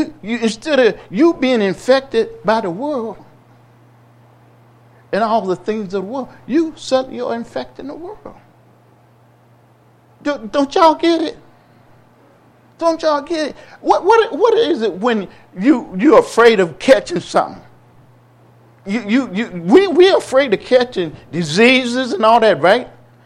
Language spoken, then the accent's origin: English; Illinois, United States; I remember growing up living through some dangerous times as a young black man, young black boy growing up in the South, in Southern Illinois.